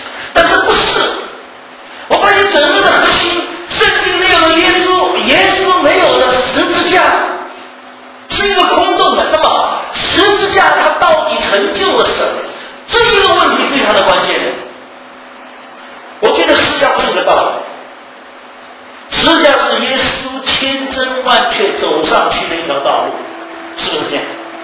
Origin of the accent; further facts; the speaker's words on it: China; 你们以色列管我中国人什么关系？